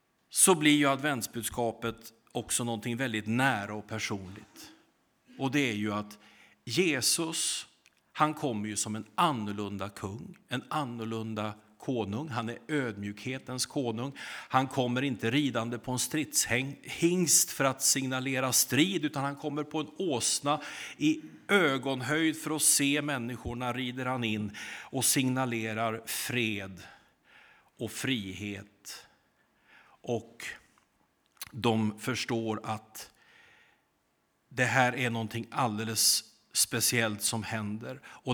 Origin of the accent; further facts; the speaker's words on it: Degerfors, Örebro County, Sweden; Tänk att jag är uppvuxen i Degerfors. Har ni varit där? Ja, ni behöver inte åka dit om inte ni måste. Men det är en liten ort i Värmland som tillhör Örebro län.